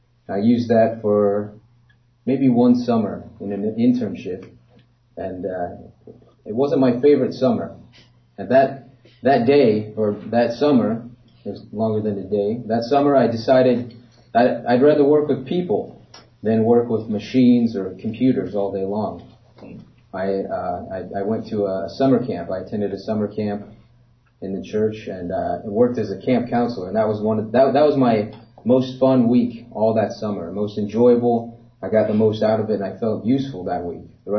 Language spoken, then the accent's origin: English; Sedro-Woolley, Washington, United States; I grew up in the Church of God. I attended with a small congregation in one of the most beautiful places in the world, a little town called Cedar Woolley, Washington.